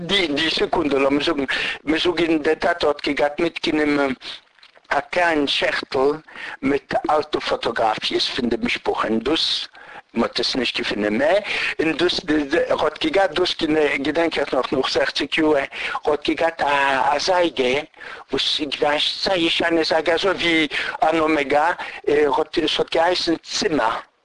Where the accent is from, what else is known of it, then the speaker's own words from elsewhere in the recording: Dęblin, Lublin Voivodeship, Poland; born there; German is a second language; ich bin noch geboren in Polen, vor dem Krieg. Ich bin geboren in Juli 35.